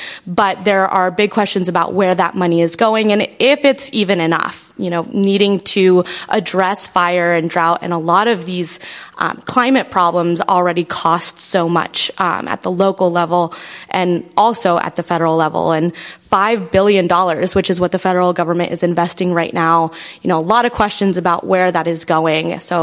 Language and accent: English; Boise, Idaho, United States; I'm also from Boise. I actually graduated from Boise State, class of 2020